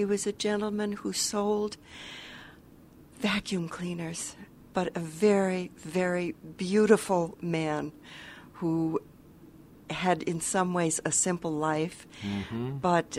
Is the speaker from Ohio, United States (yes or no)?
yes; Ohio, United States; also born or lived in Michigan; I grew up in Ohio and Michigan.